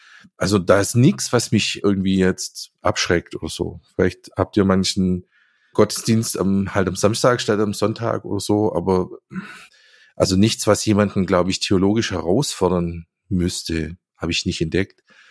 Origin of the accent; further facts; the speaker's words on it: Esslingen, Baden-Württemberg, Germany; Also ich komme ja hier aus dem Süden, Esslingen bei Stuttgart. Das heißt, ich bin landeskirchlich aufgewachsen.